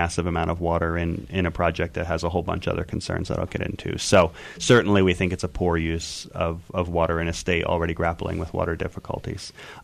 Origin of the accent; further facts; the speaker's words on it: Northeast, United States; You know, I grew up in the Northeast, and I look at the Colorado and the Green, and I think, good God, the Hudson's a lot bigger river than these are.